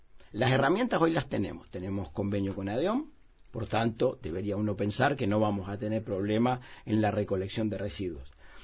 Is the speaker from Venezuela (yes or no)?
no; Montevideo, Uruguay; somos muy los montevideanos somos muy del pedacito de vereda que vivimos nosotros acá.